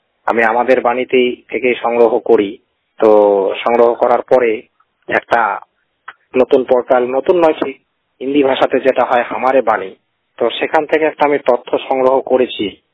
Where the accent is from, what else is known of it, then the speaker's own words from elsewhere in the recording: Alipurduar, West Bengal, India; আলিপুরদুয়ার জেলাতেই আমার পড়াশোনা শুরু, আলিপুরদুয়ার জেলাতেই আমার বড় হওয়া।